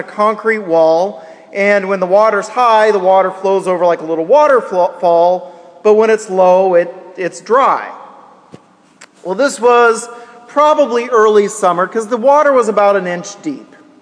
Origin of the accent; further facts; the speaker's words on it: Kansas, United States; Well, growing up in Kansas, there were a lot of poisonous snakes.